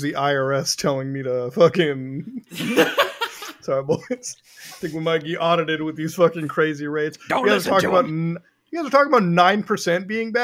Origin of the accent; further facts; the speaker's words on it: Canada; Apparently, I don't even sound fucking Canadian whatsoever.